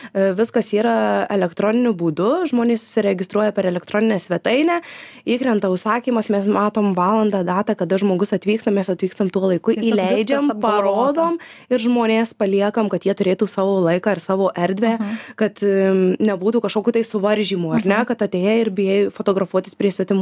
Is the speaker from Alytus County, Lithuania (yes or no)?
no; Marijampolė, Marijampolė County, Lithuania; Kadangi pati esu Marijampolietė, tai visą laiką sakiau, kad Marijampolė, tai kažką jau tikrai padarysiu.